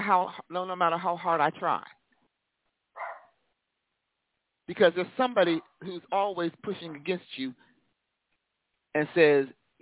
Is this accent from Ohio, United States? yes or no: yes; Hubbard, Ohio, United States; Well, see, Larry, we need to understand, I'm from Hubbard, and Hubbard was whiter than East Liverpool.